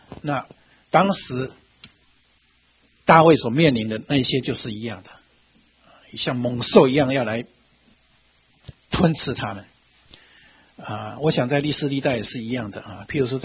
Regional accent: China; 我们中国人讲到啊，这个很大的祸患或者是坏人带来的祸患

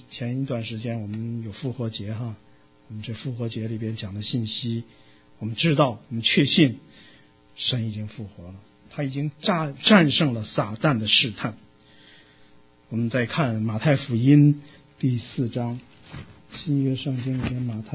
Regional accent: China; 这就是我们中国人的心态，我们要如果领养一个孩子肯定会首先的考虑的就是说这小孩健康不健康

